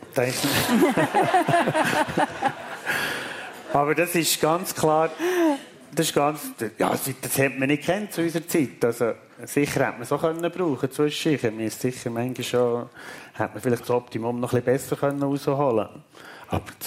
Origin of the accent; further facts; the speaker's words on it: Switzerland; wir haben sicher als Schweizer als Vorurteil